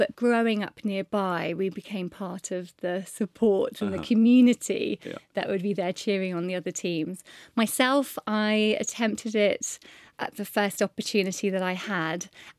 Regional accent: South West England, United Kingdom; I grew up on Dartmoor and just lived as much of my life outside as possible. We were in the middle of nowhere.

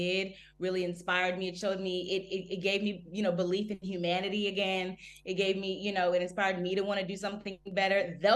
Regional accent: Nigeria; I'm Nigerian, so I mean, that's how I communicate with all of my family is through

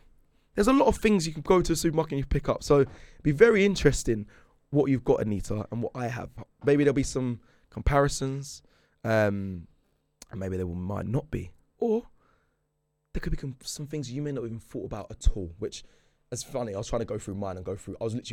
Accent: Jamaica; I'm Jamaican.

